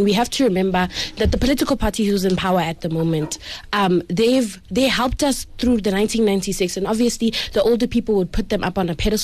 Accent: South Africa; And we as a South African nation need to realize that the wants and needs of older people and younger people are so different.

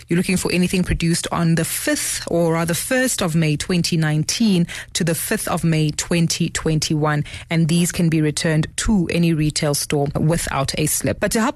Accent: South Africa; We continue with the big news story that affects all of us as South African consumers.

